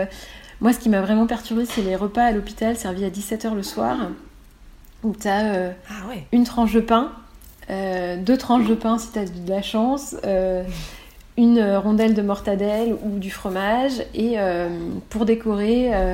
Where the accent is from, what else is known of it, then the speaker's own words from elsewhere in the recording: France; en tant que Français